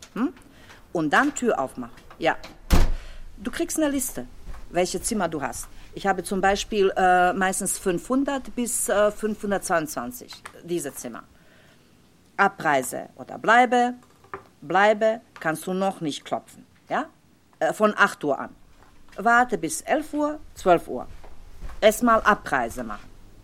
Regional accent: Bosnia & Herzegovina; German is a second language; now in Frankfurt, Germany

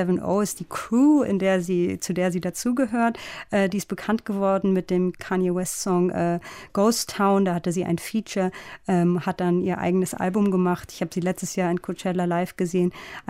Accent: Frankfurt, Hesse, Germany; der erste Ort, wo wir ankamen an Heiligabend 1985, ist dann so auch zu unserem Zuhause geworden, und so bin ich in Frankfurt groß geworden.

